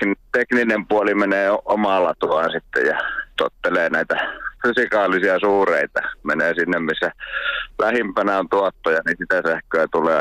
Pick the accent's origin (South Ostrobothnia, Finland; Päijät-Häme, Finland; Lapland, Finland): Päijät-Häme, Finland; Hollola; En mä nyt hollolalaisenakaan lähtisi isosti sitä suremaan